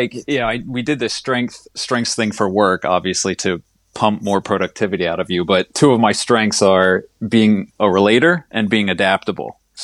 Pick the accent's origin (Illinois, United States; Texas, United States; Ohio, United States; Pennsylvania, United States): Pennsylvania, United States; now in Rhode Island, United States; I'm a transplant from Eastern Pennsylvania. I've been now in Rhode Island for 21 years, so more than half of my life has been Rhode Island.